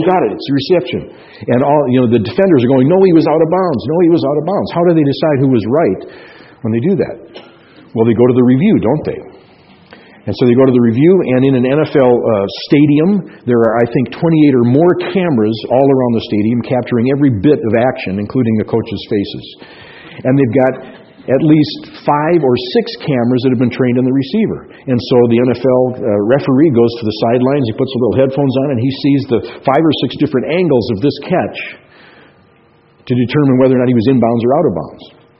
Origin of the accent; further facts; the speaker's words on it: Minnesota, United States; When I was first a believer, I went to a church in my hometown in Minnesota